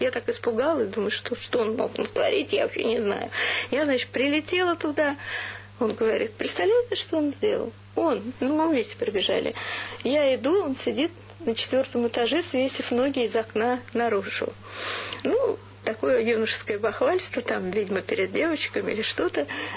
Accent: Moscow, Russia; мы, ну, как все коренные москвичи, в общем-то, жили в коммуналке.

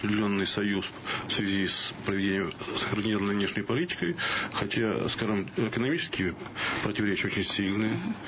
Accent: Siberia, Russia; born there; Я родился в Сибири. Родился в Сибири, куда мой отец оказался жертвой всех этих сталинских дел сталинского периода. Дед был латыш

